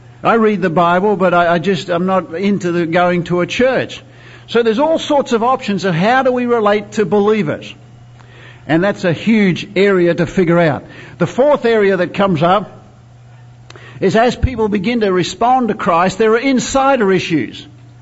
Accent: Australia; now in India; And I'm from Australia, we love meat.

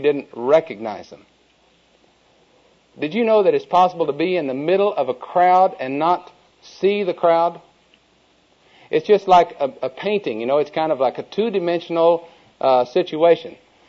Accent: Oklahoma, United States; accent: Oklahoma; And if my Oklahoma accent bothers you or my Singapore accent bothers you, please raise your hand

